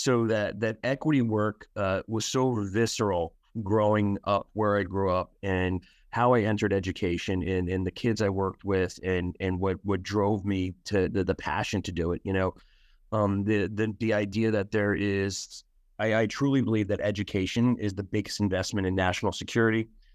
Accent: Bayonne, New Jersey, United States; also born or lived in Staten Island, New York; So, I was born in Staten Island, born in Shaolin, grew up in Bayonne in Jersey City.

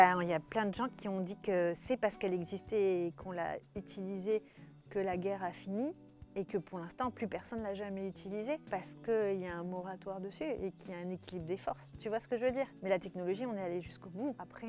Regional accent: France; En plus, on est français, alors du coup, on a un super esprit critique.

